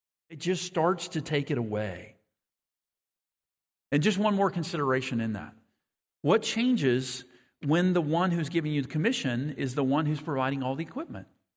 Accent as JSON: {"language": "English", "region": "West Virginia", "country": "United States", "tie": "born or raised there", "said": "I remember we had a basement where I grew up in West Virginia."}